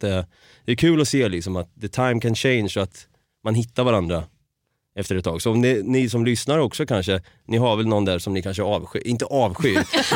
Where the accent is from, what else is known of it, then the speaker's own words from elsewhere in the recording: Norrköping, Östergötland, Sweden; Så i Norrköping är jag uppvuxen och född.